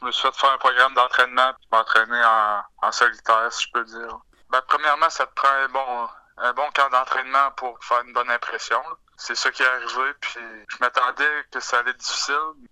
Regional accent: Quebec, Canada; descendu longtemps par chez nous en Gaspésie pour pouvoir m'entraîner plus sérieusement

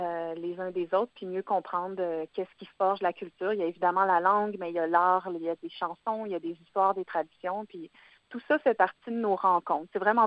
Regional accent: Quebec, Canada; Moi, je viens de l'Estrie, puis il y a des choses qui résonnaient avec ce que moi, j'ai pu vivre dans mon enfance.

